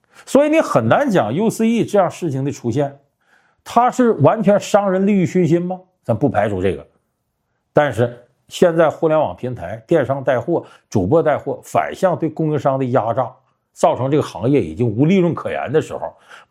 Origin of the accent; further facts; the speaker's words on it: Harbin, Heilongjiang, China; 你比方说前不久我的老家哈尔滨居然出现了8块钱一碗的兰州牛肉拉面